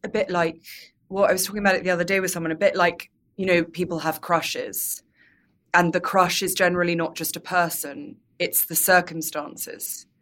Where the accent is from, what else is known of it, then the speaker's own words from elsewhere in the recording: United Kingdom; but as a British person, I completely mortified.